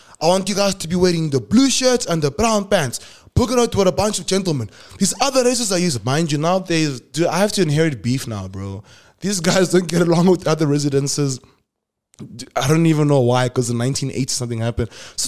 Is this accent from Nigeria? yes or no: no; Polokwane, Limpopo, South Africa; Then he goes, yo, so where are you from, dog? Like, what's like? I'm like, oh, I'm from Polokwane. I'm like, oh, he's like, oh, I'm from Limpopo too.